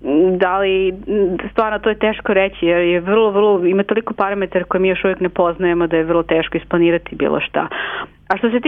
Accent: Belgrade, Serbia; Ja sam 2006 završila astrofiziku u Beogradu i inače sam rodom iz Beograda.

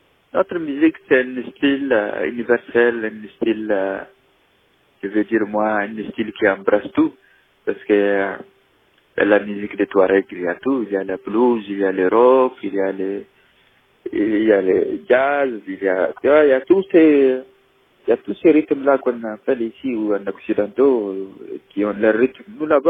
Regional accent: Agadez, Niger; French is a second language; moi je viens de Niger, au nord du Niger, plus précisément à Gadès. Je suis une communauté qu'on appelle les Touaregs, et Kelsamachek. Qu'on vive dans le désert, notre environnement.

